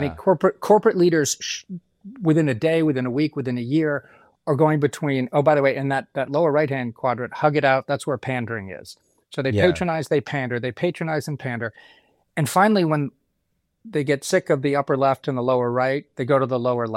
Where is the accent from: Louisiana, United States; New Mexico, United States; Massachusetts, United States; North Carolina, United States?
Massachusetts, United States; Boston; so I grew up in Boston, so I love the Red Sox.